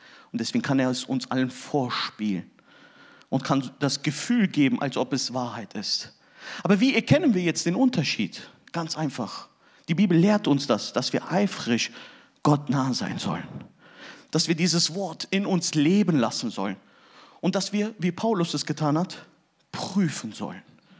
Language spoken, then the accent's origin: German; Turkey; Hey, ich bin Türke, Leute.